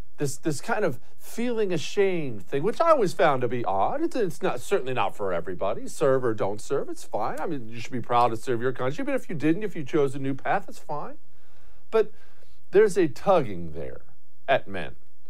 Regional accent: United States; Right now, you're an American. I'm an American, for my American viewers.

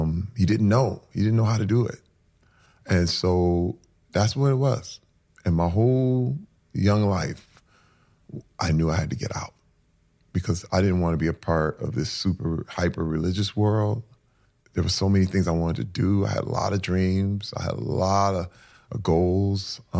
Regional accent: Flint, Michigan, United States; And that was most of my existence as a little boy growing up in Flint, Michigan.

